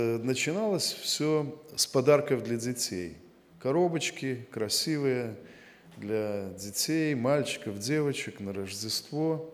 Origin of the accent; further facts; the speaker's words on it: Minsk, Belarus; Я из Минска, из Белоруссии, из Церкви Христовой.